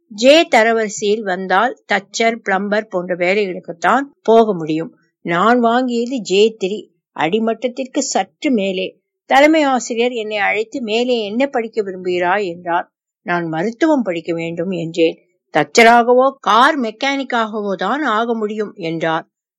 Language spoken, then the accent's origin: Tamil; Vellore, Tamil Nadu, India; born there; நான் வேலூரில் பிறந்தேன்.